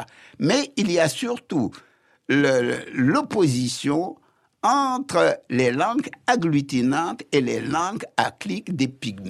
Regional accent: Joal, Thiès, Senegal; à 6 km de ma ville natale, Joal, j'ai fait mes études primaires en 6 ans seulement, en apprenant en même temps le français et le wolof.

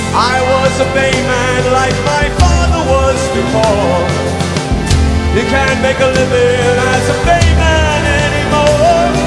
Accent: New York, United States; This is a song dedicated to the fishermen, the place where I grew up in Long Island.

